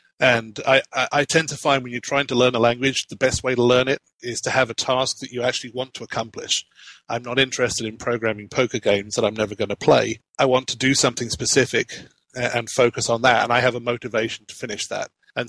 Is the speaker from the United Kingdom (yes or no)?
yes; United Kingdom; now in Atlanta, United States; I'm a network consultant. I'm originally from the UK, as you may have gathered from my accent, but I moved out to Atlanta, Georgia a few years ago in the United States.